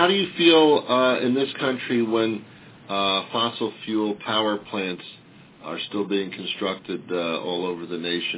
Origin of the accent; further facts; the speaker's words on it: Teaneck, New Jersey, United States; I'm from Teaneck.